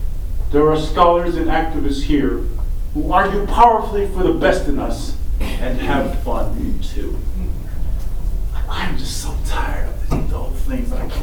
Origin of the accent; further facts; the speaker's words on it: Harlem, New York, United States; The fact that I grew up in Harlem taught me much. But the fact that my parents were both professionals